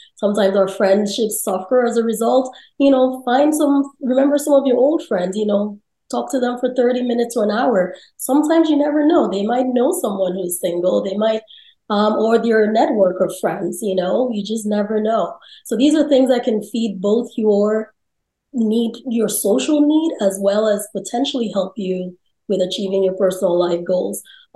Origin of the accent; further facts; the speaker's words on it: Nigeria; now in United States; I'm originally from Nigeria. Before I immigrated to the US, we actually knew each other in Nigeria when I was younger, before I moved here.